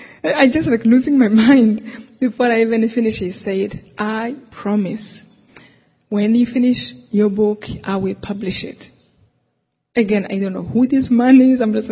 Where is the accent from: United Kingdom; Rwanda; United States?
Rwanda; Well, I told him I'm from Rwanda, and I remember his eyes opened big.